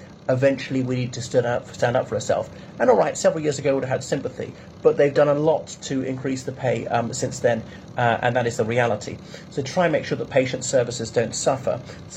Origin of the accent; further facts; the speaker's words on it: Ireland; from Ireland, but I'm talking about doctor strikes, not in Ireland, but in England.